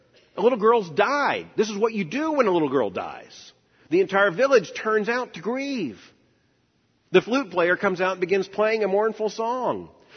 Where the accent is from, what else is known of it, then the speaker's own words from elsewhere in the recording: Florida, United States; And I'm from Florida. I don't know snow.